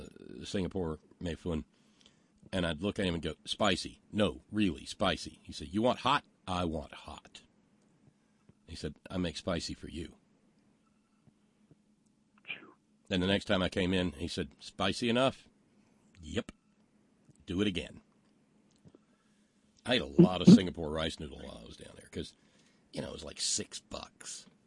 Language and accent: English; West Virginia, United States; He asked me, he said, where are you from? And I told him West Virginia